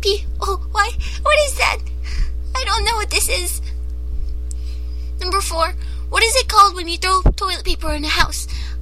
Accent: California, United States; Number two, where you're from. I'm from California. Sunny!

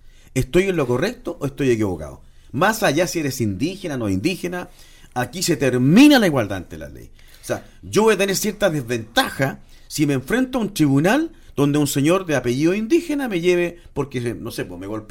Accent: Chile; vivimos todos en esta misma, nacimos en esta misma tierra. Somos chilenos aquí.

